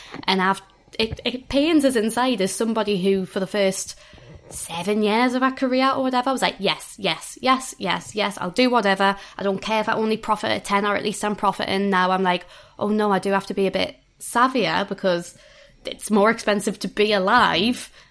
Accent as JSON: {"language": "English", "town": "Newcastle", "region": "North East England", "country": "United Kingdom", "said": "I am from Newcastle."}